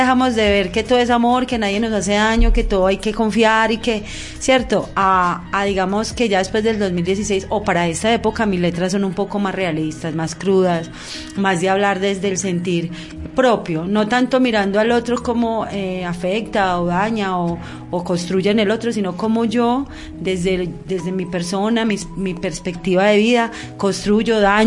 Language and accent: Spanish; Cereté, Córdoba, Colombia; born there; Nací en Cerete y fui criada acá, por eso no tengo acento costeño, mija.